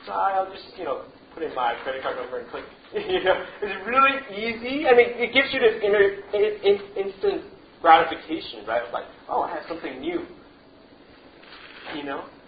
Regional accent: United States; And I'm from the States again, right?

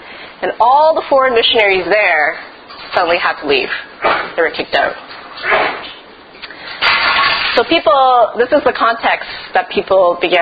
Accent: Edmonton, Alberta, Canada; So I'm of Chinese descent, born and raised in Edmonton, so considered second generation. I'm what you call a CBC, Canadian born Chinese. But I was born to a Toisanese family, which is a particular dialect, Chinese dialect.

